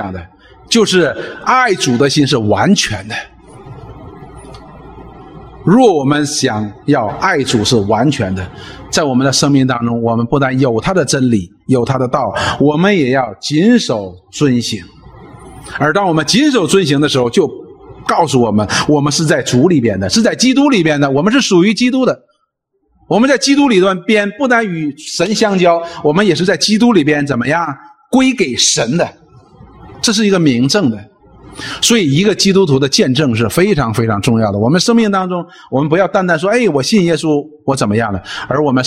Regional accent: China; 我们中国人有句话，不做亏心事不怕鬼叫门

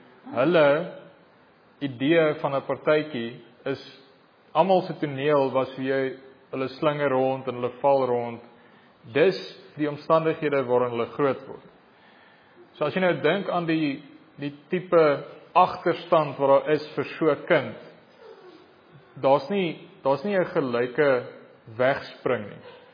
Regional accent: Sannieshof, North West, South Africa; ek kom nou daar van Noordwes af, daar by Sannieshof.

